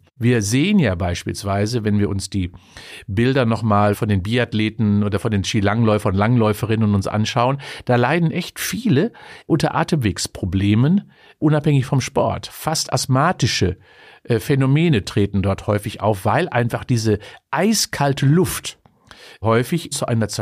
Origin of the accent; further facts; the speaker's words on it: North Rhine-Westphalia, Germany; wo ich als Zechenkind irgendwie groß geworden bin. Ich bin im Ruhrgebiet geboren, wie da die Luftverschmutzung noch war, Ende der 50er, Ende der 60er Jahre